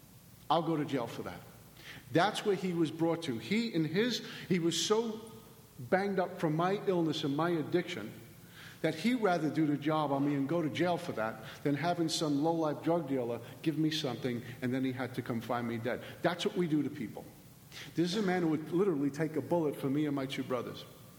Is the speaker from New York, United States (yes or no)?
yes; Brooklyn, New York, United States; I'm from Brooklyn, man.